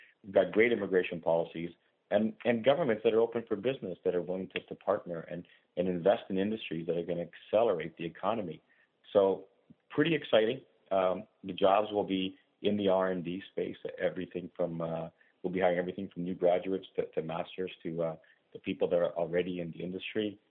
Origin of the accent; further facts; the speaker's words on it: Ontario, Canada; I, as a Canadian and as an Ontarian, I think this is a fantastic deal for the province of Ontario